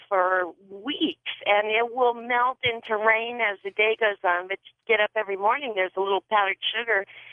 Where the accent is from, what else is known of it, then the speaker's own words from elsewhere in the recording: San Fernando Valley, California, United States; I was raised in Southern California, not a native, but lived in the San Fernando Valley, which is a particularly warm area.